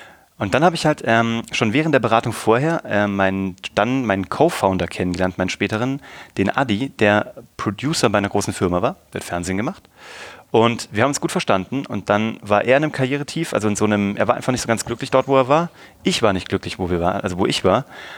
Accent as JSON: {"language": "German", "town": "Kassel", "region": "Hesse", "country": "Germany", "lives_now": "Munich, Germany", "said": "Ich komme aus Kassel eigentlich, ich bin jetzt 38, ich habe wie gesagt einen Sohn, 6 Jahre alt, meine Frau Charlotte, ich lebe jetzt in München."}